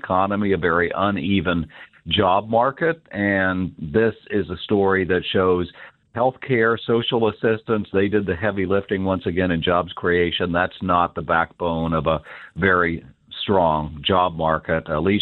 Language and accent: English; Kansas, United States; you know, I grew up in Kansas.